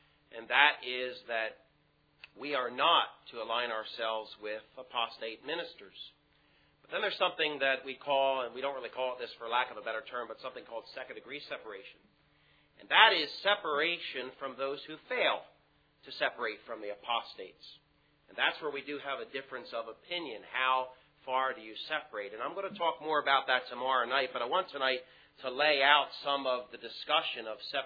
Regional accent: United States; being an American, I, of course, tend to speak of the culture I'm from

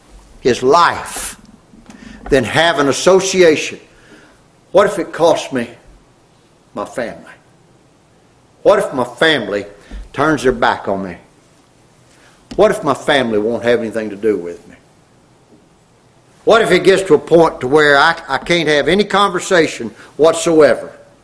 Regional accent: Louisiana, United States; I remember growing up in Louisiana

